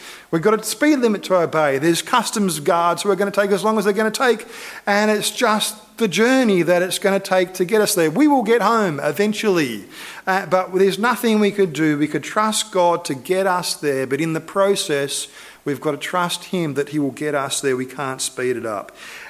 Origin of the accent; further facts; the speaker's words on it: Australia; Oh, we're from Australia.